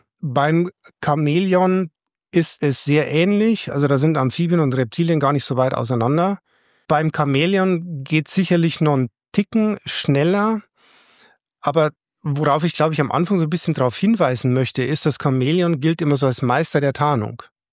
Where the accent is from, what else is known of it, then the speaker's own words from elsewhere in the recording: Southern Germany, Germany; ich bin Süddeutscher